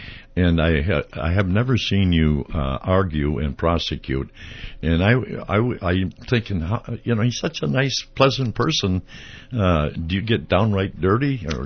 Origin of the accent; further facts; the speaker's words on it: St. Paul, Minnesota, United States; But I'm from St. Paul, and so that murder of his wife in Highland Park was, you know, big deal.